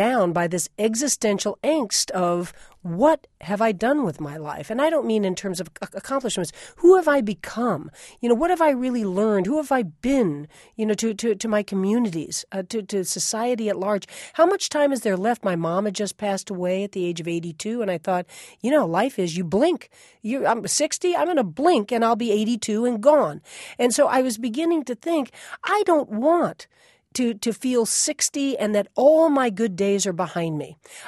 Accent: New York City, New York, United States; I'm from New York City and lived in New York, you know, most of my adult life.

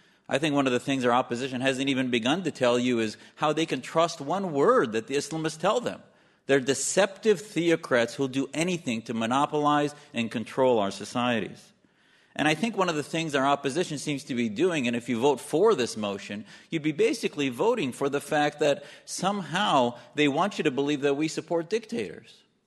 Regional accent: United States; I cannot tell you enough as a Muslim and as an American how important it is that we not get this wrong.

